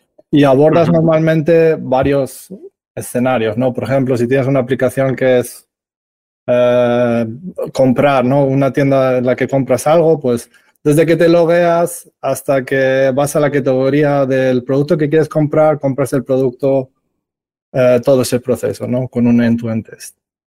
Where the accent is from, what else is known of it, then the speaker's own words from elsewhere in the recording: Valladolid, Castile and León, Spain; now in Munich, Germany; Y bueno, soy español, vengo de Valladolid, pero yo viviendo en Alemania ya 12 años, o sea, soy casi un tercio alemán, por así decirlo, y en concreto aquí en Múnich desde hace unos 8 años